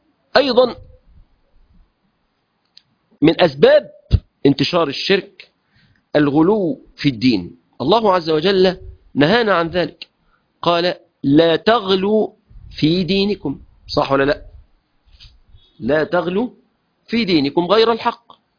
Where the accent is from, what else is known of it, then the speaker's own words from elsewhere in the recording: Mansoura, Dakahlia, Egypt; قلت له يا سيدنا انا من المنصوره واحنا ناس فلاحين